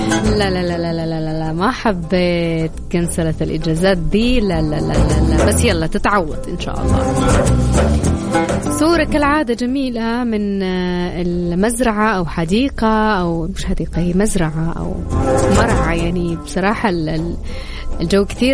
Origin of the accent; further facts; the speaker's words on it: Jeddah, Makkah Province, Saudi Arabia; خنشوف عندنا في جدة الله أكبر 35،